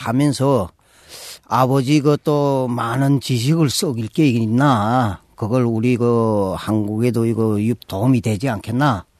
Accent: North Korea; moved away as an adult; now in South Korea; 저도 2006년도에 탈북해가지고 현재 한국에 와가지고 회사에서 일하고 있습니다.

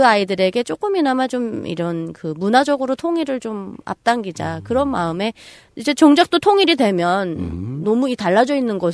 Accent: North Korea; now in South Korea; 저는 이제 아무래도 북한 출신이다 보니까

